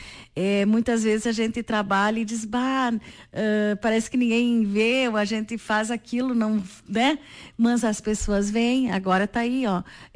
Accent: Soledade, Rio Grande do Sul, Brazil; bom dia, povo da minha terra, eu amo a Soledade.

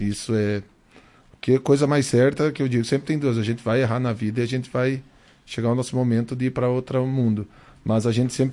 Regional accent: Sananduva, Rio Grande do Sul, Brazil; Ele era prefeito na nossa cidade, lá na minha cidade, Sananduva.

